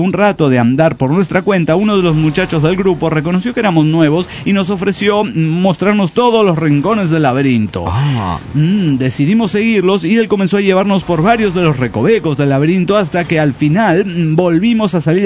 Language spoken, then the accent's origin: Spanish; Orizaba, Veracruz, Mexico; de Orizaba, Veracruz, México.